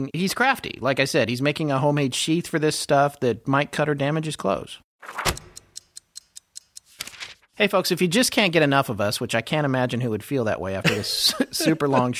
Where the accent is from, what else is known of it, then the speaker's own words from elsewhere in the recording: the South, United States; Southern boys from my neck of the woods, and you're going to hear my accent get a little bit crazier when I'm talking to them.